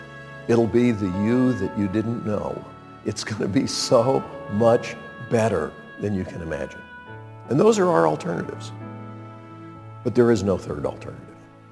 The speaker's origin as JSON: {"language": "English", "region": "North Carolina", "country": "United States", "tie": "born or raised there", "said": "I grew up near the Continental Divide in Western Carolina."}